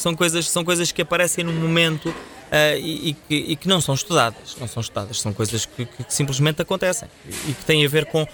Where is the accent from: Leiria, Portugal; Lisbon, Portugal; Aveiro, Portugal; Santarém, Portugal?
Leiria, Portugal; Alcobaça; Eu sou de Alcobaça e naturalmente que há contas a fazer